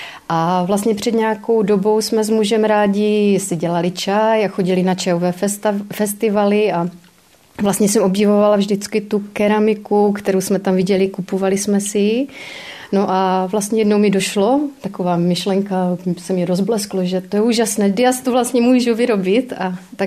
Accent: Morávka, Moravian-Silesian Region, Czechia; moved away as an adult; kdy jsem odešla tady z Morávky a nebyla jsem tady

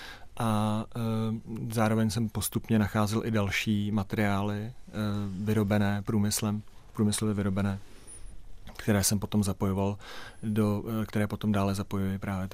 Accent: South Bohemian Region, Czechia; já jsem vyrostl v podstatě na Šumavě, protože jsem moje prarodiče oba dva s obou dvou, jako od, ať už od maminky, tak od táty, tak v podstatě jsou z Pošumaví

